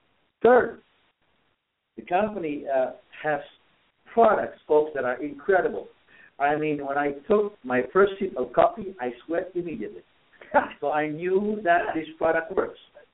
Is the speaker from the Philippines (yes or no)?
yes; Philippines; Number one, being a Filipino, I'm always excited.